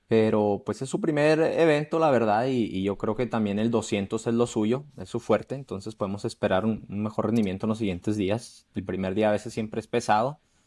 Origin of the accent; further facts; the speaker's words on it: Chihuahua, Mexico; en Chihuahua, de donde yo soy.